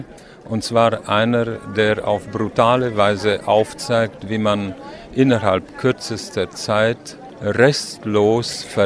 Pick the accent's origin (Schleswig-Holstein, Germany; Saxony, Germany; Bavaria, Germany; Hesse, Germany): Bavaria, Germany; Nuremberg; also born or lived in Hungary; ich komme aus Nürnberg. Geboren bin ich 1944 während der Evakuierung der Nordsiebenbürger Sachsen in einem Viehwaggon in Ungarn.